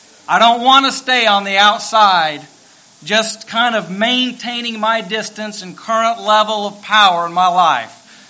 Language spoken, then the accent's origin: English; Louisiana, United States; I'm from Louisiana, and my testimony this morning is I'm on the winning side.